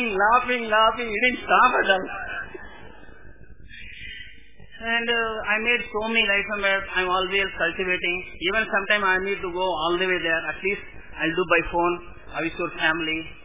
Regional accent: Tamil Nadu, India; born there; English is a second language; also born or lived in Karnataka; Actually, I am coming from South. I born at Tamil Nadu. My grandmother Kerala. My forefather Sandra. I studied at Karnataka. But I know all languages.

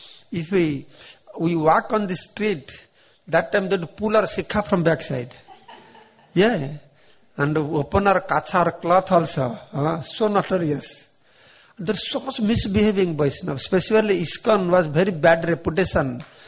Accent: Puri, Odisha, India; I came from Puri. Puri is a small town, like a village.

